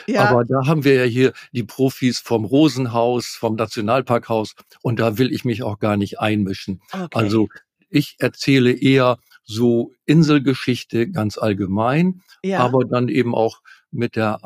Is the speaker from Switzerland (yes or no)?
no; Wangerooge, Lower Saxony, Germany; Ich bin also hier auf Wangerooge geboren, im Krankenhaus Meeresstern, und habe dadurch das große Glück, dass ich mich Insulaner nennen darf.